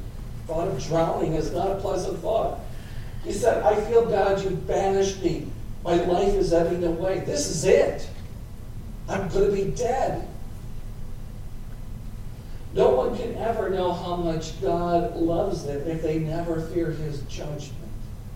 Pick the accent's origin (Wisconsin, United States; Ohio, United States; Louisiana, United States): Wisconsin, United States; I was raised Roman Catholic in Wisconsin. My parents were both immigrants from Germany.